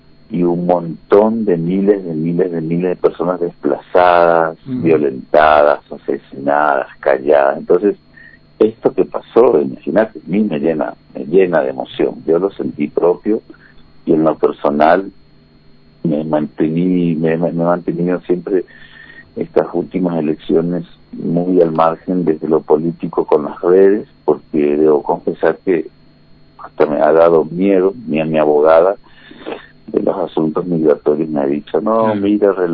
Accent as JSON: {"language": "Spanish", "country": "Argentina", "lives_now": "Colombia", "said": "nosotros desde la Argentina, ciertas victorias y derrotas ideológicas, o sea que nuestra sangre, por lo menos desde que ya nací en la democracia, siempre lo he sentido, ¿no?"}